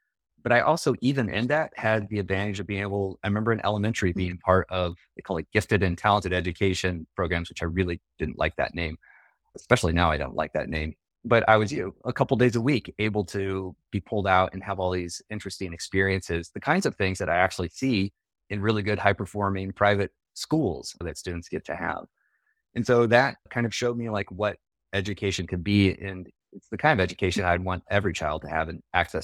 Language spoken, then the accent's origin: English; Nappanee, Indiana, United States; So I grew up in Napanee, Indiana, which is a small town of about 5,000 people in northern Indiana.